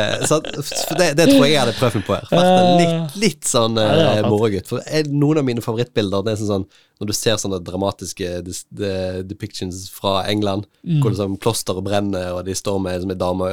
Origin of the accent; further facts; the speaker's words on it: Karmøy, Rogaland, Norway; Da snakker vi min fagre øy, Karmøy, der jeg kommer fra